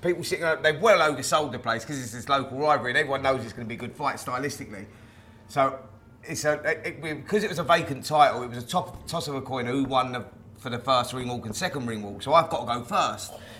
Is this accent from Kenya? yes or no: no; Barnet, London, United Kingdom